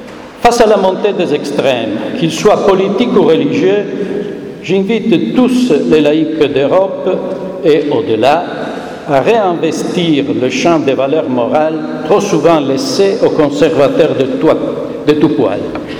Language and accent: French; Italy; en tant qu'Italien